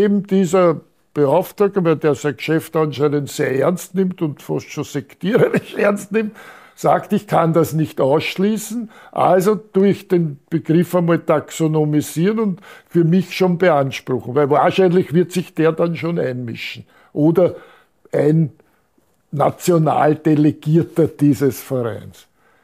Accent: Austria; Also wenn ich da als Österreicher sitze, muss ich in Österreich eine Konzession haben

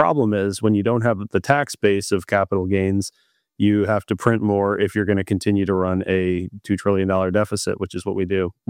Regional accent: Missouri, United States; Last up, my home state, Missouri, set to become the first state to exempt capital gains taxes on stocks, crypto, and real estate.

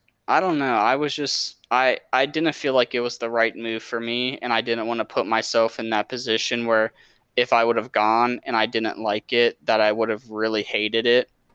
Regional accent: Virginia, United States; now in Tennessee, United States; I'm from Virginia, but I moved out of Virginia about a little over a month ago to Tennessee.

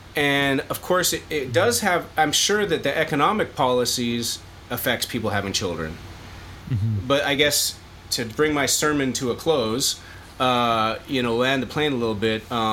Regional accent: Philippines; I went to China when I was a kid. I grew up in the Philippines in Asia.

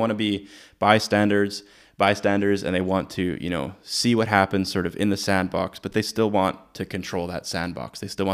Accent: Canada; I, as a Canadian

